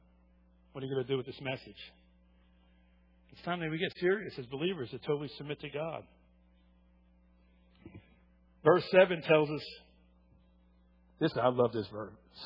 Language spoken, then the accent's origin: English; New Jersey, United States; 8 years in the Marine Corps, I'm from New Jersey, and I'm Italian.